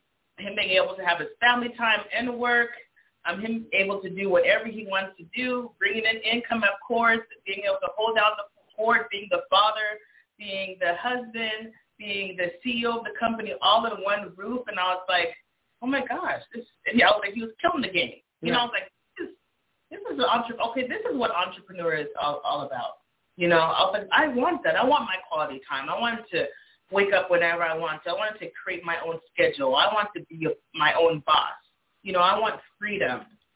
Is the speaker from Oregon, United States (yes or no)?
no; Santa Clarita, California, United States; I grew up in Santa Clarita in Palmdale.